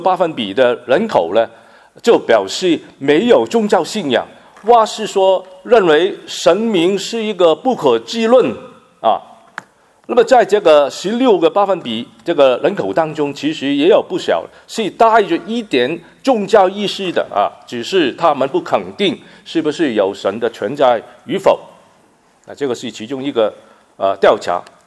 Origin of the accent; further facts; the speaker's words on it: Hong Kong; moved away; 每一次呢回香港啊旅游的时候呢，我差不多我都必定呢要去中国看一看啊，我们说是寻根啊，因为我呢在香港长大啊